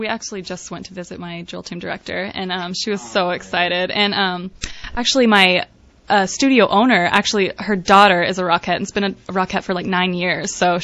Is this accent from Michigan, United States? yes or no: no; Austin, Texas, United States; I know. We're so excited to be here, especially since I'm from Austin.